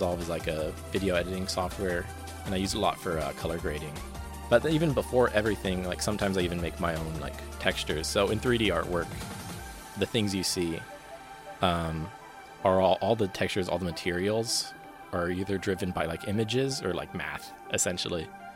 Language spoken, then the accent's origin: English; Homer, Alaska, United States; So I actually grew up in Homer, Alaska, but mostly what happens with living in Alaska is there's nothing to do.